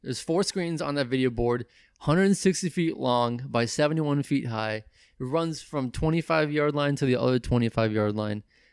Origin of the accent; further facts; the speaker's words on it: Minnesota, United States; I'm from Minnesota. I'm a huge Vikings fan